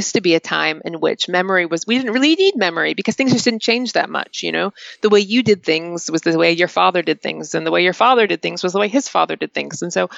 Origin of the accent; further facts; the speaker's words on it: North Carolina, United States; even people in rural West Virginia, not that far from where I grew up in North Carolina, also didn't have street addresses.